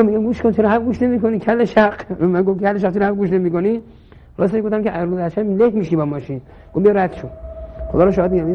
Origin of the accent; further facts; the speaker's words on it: Iran; گفتم من ایرانی هستم، فلان هستم، پاسدار هستم،